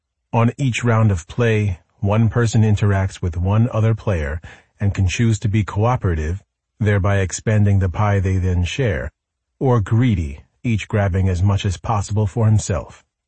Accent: Virginia, United States; Another case occurred in my home state of Virginia.

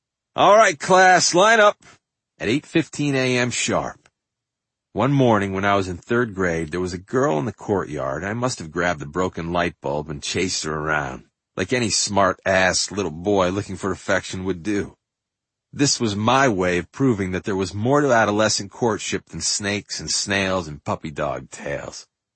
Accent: New Hampshire, United States; a kind of backwoods hobby I learned from the 4-H friends I grew up with in New Hampshire.

